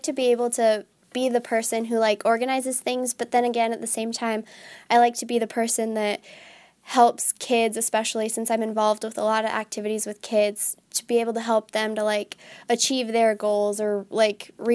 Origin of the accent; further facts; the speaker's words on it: Corning, Iowa, United States; I'm from Corning, Iowa